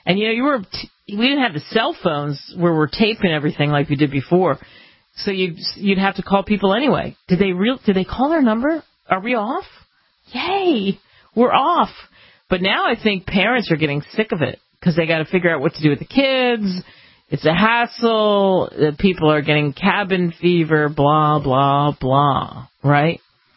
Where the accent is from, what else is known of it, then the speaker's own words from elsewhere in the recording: Pennsylvania, United States; When I was a kid, and I grew up outside of Philly, 15 minutes out of downtown, so bear with me, because I've lived all over the country, but it's been a long time.